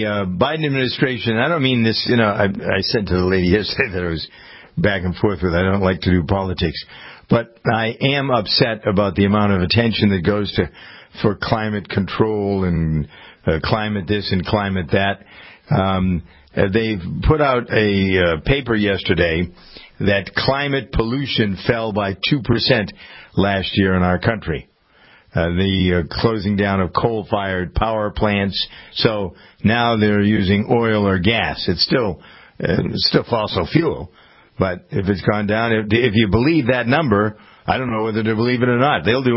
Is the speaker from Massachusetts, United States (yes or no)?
yes; Framingham, Massachusetts, United States; if I ask my guys here in my hometown of Framingham